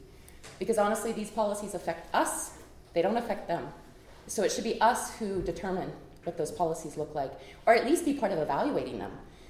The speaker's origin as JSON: {"language": "English", "region": "Louisiana", "country": "United States", "moved": "as an adult", "lives_now": "Montreal, Canada", "said": "So I come from Louisiana. I'm an immigrant to Canada and have lived in Montreal on unceded Mohawk land since 2001."}